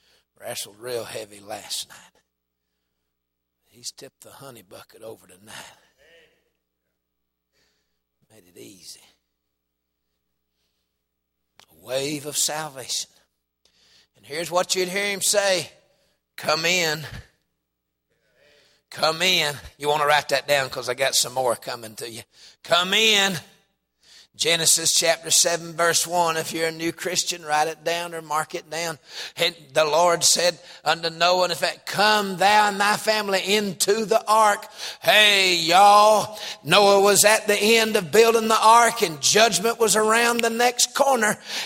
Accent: Georgia, United States; and we're from North Georgia. My whole family's from North Georgia. And none of us live there except me, and I didn't just made it back a few years ago.

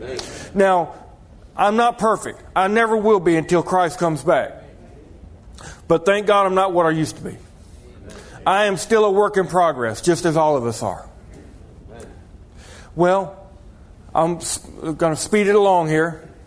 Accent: Georgia, United States; Because I'm from Georgia. I've never been any further north than Pigeon Forge. Never wanted to. I never wanted to go anywhere up north.

